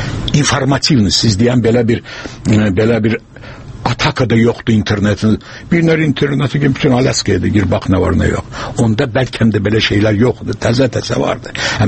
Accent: Baku, Azerbaijan; mənim yaşında olanlar, kimlə biz içəri-şəridə böyümüşük, Bakıda yaşamışıq, Bakıda çalışmışıq.

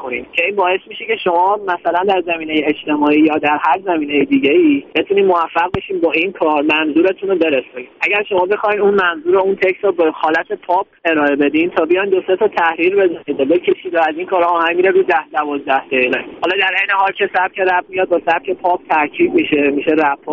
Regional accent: Isfahan, Iran; من روی شهرم که اصفهان هست خیلی تعصب دارم، اون شهرمو دوست دارم. همیشه هم افتخار کردم که بچه اصفهان هستم.

